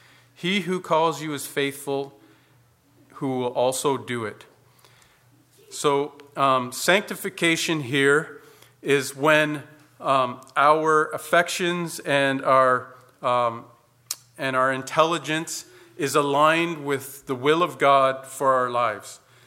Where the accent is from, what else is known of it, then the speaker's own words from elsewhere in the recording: Canada; I prefer a holy handshake because I'm European. So of European background. I'm Canadian